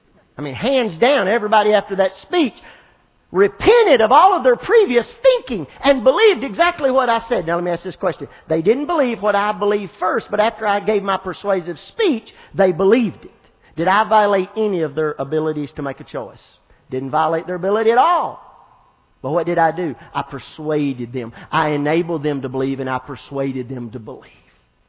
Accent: Scotland, United Kingdom; We're Scottish. In Scotland, during a leap year, the woman can ask the man to marry them.

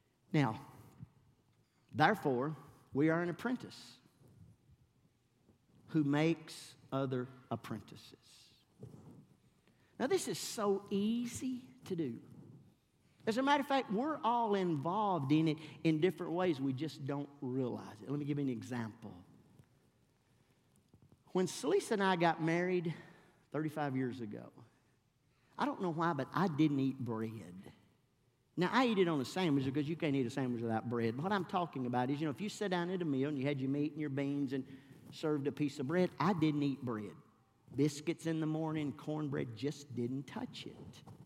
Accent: Hardin, Kentucky, United States; you know, we're from Hardin, Kentucky. We're in Atlanta, Georgia. Nobody knows us.

